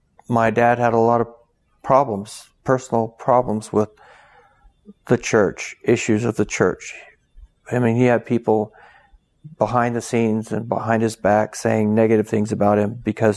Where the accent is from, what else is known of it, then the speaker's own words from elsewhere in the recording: Twin Falls, Idaho, United States; I grew up in Idaho, Twin Falls, Idaho. I'm the fifth of six children.